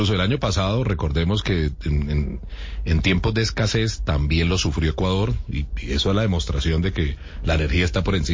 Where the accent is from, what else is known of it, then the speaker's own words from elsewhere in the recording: Barrancabermeja, Santander, Colombia; incluso es de mi tierra, en Barranca Bermeja.